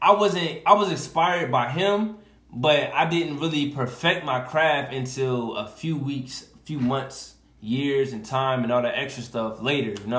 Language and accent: English; Newark, New Jersey, United States; I started actually rapping as a kid growing up in Jersey, because that's where I'm from, New Jersey.